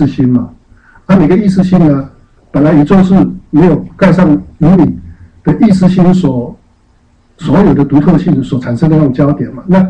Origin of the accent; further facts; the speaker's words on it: China; 尤其是我们中国人很重视孝道嘛，慎终追远哈